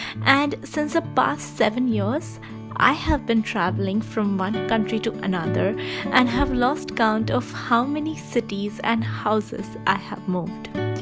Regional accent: Mumbai, Maharashtra, India; moved away as an adult; also born or lived in northern and western India; all my life growing up in Mumbai and having lived in several parts of northern and western India

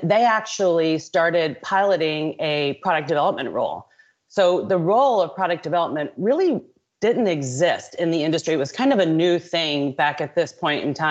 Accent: St. Louis, Missouri, United States; I went to May department stores in St. Louis, trying to get back home. That's my hometown, as a technical design manager.

